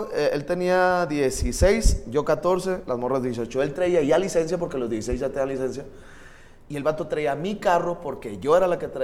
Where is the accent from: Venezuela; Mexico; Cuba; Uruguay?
Mexico; Santiago, Nuevo León; Y nosotros somos de Santiago, pues, estábamos en Monterrey.